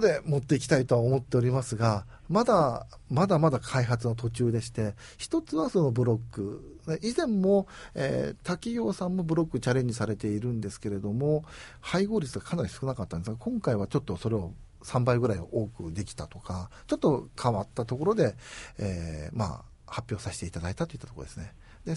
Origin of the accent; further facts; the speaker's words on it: Shikokuchuo, Ehime, Japan; 私は地元の四国中央市の方、また愛媛県の方、または四国全体の企業さんにもお世話になってますんで